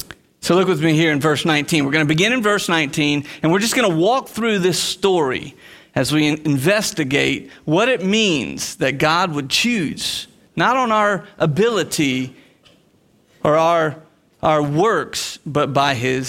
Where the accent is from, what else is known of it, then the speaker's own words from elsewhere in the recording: Florida, United States; I'm a Southern boy. I was raised in Florida, but I was raised by Yankee parents. My mom and dad moved down in 1970 from Pennsylvania, the Philadelphia area.